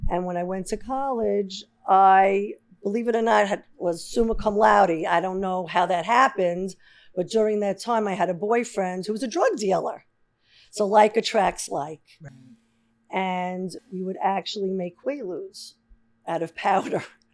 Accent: Forest Hills, New York, United States; Growing up in Forest Hills, I would walk to high school and I would actually smoke pot.

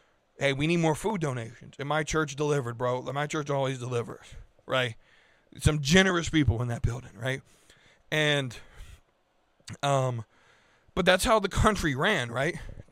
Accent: United States; I want America to thrive because I'm an American

